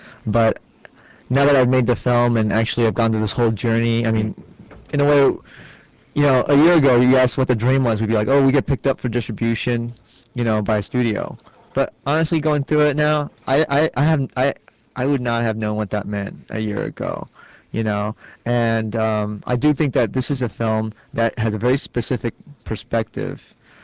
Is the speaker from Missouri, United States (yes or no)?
no; California, United States; I mean, I grew up in Orange County, and I think around that time, that wasn't the only case that happened.